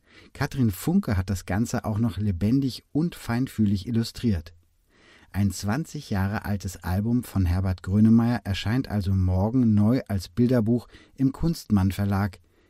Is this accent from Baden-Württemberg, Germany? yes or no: no; Schwerin, Mecklenburg-Vorpommern, Germany; Gestern hat er seine neue Tour gestartet in meiner Heimatstadt Schwerin.